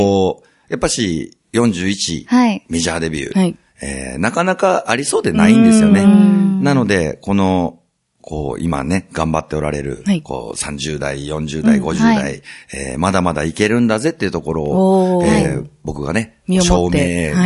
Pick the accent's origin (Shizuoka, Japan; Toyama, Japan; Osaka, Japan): Osaka, Japan; moved away; 大阪から上京して、はい、まあ約20年経つんですけれども